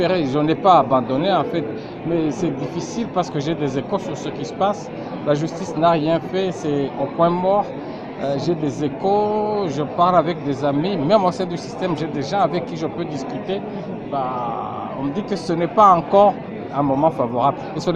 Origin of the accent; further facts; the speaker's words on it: Burundi; D'abord et avant tout, je suis Burundais, je regarde ce qui se passe dans mon pays